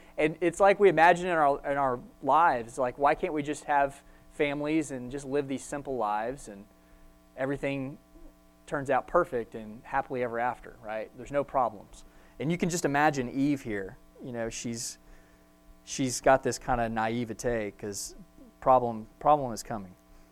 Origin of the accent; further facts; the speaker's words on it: Texas, United States; as an American with a family here in Texas